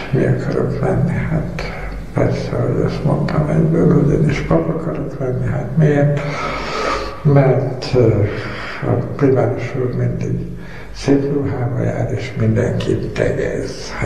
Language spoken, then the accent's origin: Hungarian; Zöldhalom, Bács-Kiskun, Hungary; born there; A Bugac és Orgovány közt tanyavilágban, Zöldhalom pusztán születtem.